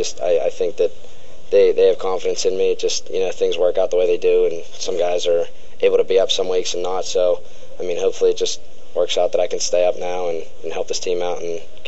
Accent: Pittsburgh, Pennsylvania, United States; I mean, I grew up in Pittsburgh, you know, my first game to play against the Cleveland Browns in Cleveland

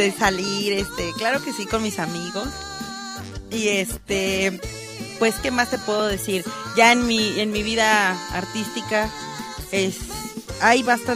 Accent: Irapuato, Guanajuato, Mexico; born there; yo soy nacida aquí en la ciudad de Irapuato, Guanajuato. Ajá. Nací un 13 de abril

